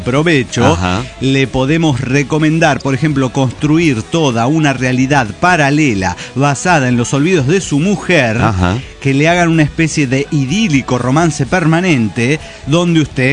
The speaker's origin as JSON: {"language": "Spanish", "town": "Valparaíso", "region": "Zacatecas", "country": "Mexico", "said": "Bien, Valparaíso, Zacatecas, aquí sí, representado."}